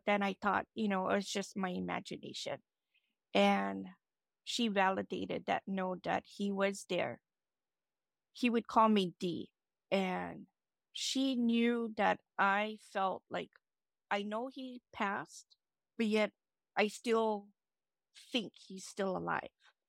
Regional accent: Hawaii, United States; I'm from Maui, Hawaii.

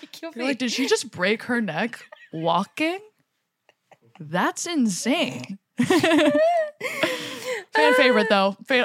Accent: Jersey Shore, New Jersey, United States; I grew up on the Jersey Shore.

